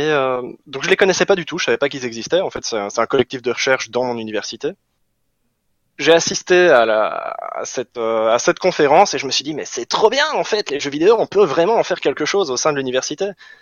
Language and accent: French; Belgium; accent: Belgian; Oui, en effet, je suis belge. Alors j'essaye de masquer mon accent la plupart du temps parce que sinon j'ai un accent absolument horrible. Enfin, absolument horrible. J'ai un accent très marqué, en fait, une fois que je suis fatigué ou quoi, il ressort très vite.